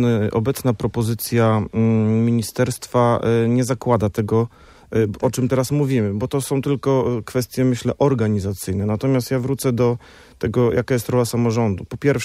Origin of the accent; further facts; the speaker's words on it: Słupsk, Pomeranian Voivodeship, Poland; Ja też pochodzę ze Słupska.